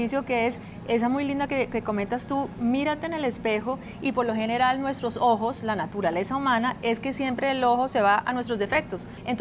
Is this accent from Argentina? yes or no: no; United States; moved away as an adult; now in Colombia; Me crié en Estados Unidos con mi mamá.